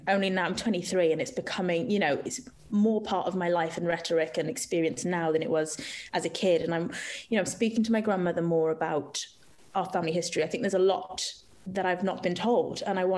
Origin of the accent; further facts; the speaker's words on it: Wales, United Kingdom; because I'm Irish Jamaican, brought up in Wales.